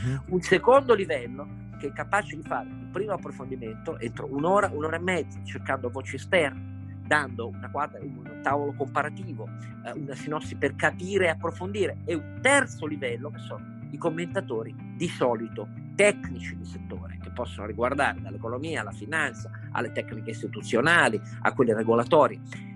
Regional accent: Turin, Piedmont, Italy; Io sono cresciuto di fronte a Mirafiori, dove lavoravano 70.000 persone

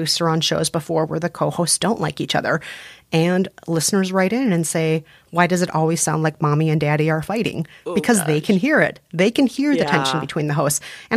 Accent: Minnesota, United States; accent: Minnesotan

